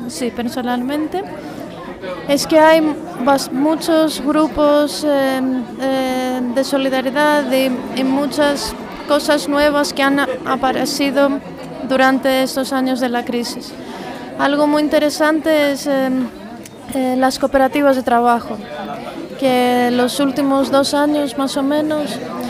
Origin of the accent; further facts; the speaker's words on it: Athens, Attica, Greece; Spanish is a second language; soy de Atenas, Grecia.